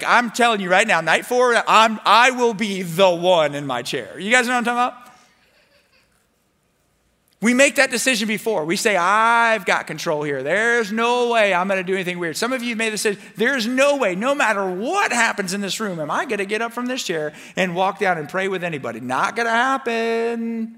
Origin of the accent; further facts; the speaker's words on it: North Miami Beach, Florida, United States; If I go back to my hometown, okay, I'm from North Miami Beach.